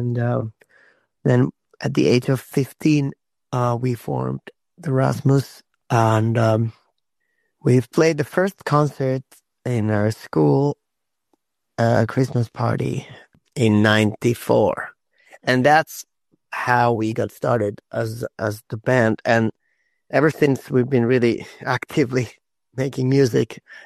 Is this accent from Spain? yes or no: no; Finland; also born or lived in United States; I'm in Finland. I recently moved back to my home country, Finland. I lived 11 years abroad. I lived in America, in different states, and I'm happy to be back in Europe and in Finland.